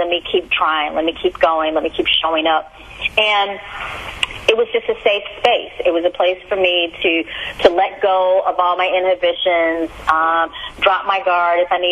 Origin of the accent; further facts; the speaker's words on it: Louisiana, United States; now in Washington, United States; I am originally from Louisiana.